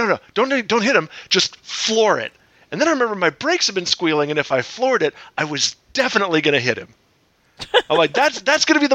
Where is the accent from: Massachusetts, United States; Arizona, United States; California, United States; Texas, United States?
California, United States; San Diego; when I was growing up in San Diego, tiny, tiny, tiny kitchen, like a closet-sized kitchen.